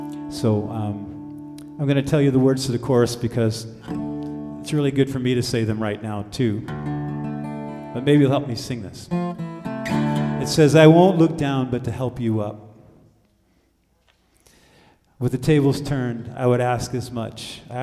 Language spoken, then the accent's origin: English; Richmond, Virginia, United States; I grew up in Richmond, Virginia.